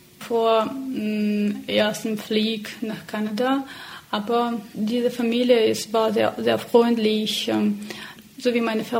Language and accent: German; Belarus; German is a second language; Ich sagte, nein, ich bin aus Belarus, aus Weißrussland.